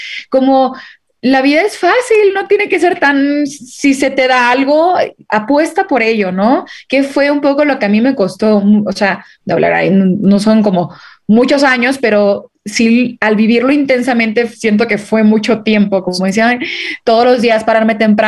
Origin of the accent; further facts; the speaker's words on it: Veracruz, Mexico; yo vivo un poco al norte, soy de Veracruz, pero hasta arriba. Entonces me quedaba muy cerca la frontera